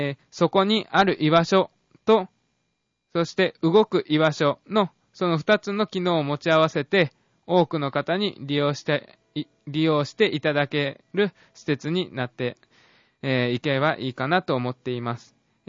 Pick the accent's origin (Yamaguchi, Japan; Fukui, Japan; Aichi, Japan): Fukui, Japan; now in Kyoto, Japan; 私は福井出身なので、雪が積もるのは見慣れてるんですが、